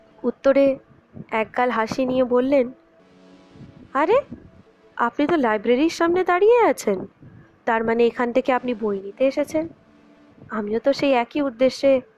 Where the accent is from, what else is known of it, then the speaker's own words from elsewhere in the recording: Kolkata, West Bengal, India; আমার বাড়ি এখানে নয়, আমার বাড়ি সেই কলকাতায়। আমি তো এখানে চাকরির জন্য এসেছি